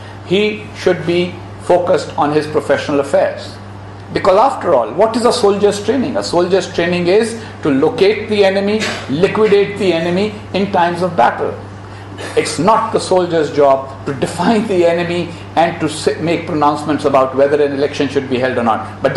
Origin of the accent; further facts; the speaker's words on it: Pakistan; And as a Pakistani, I am concerned about Pakistan's future.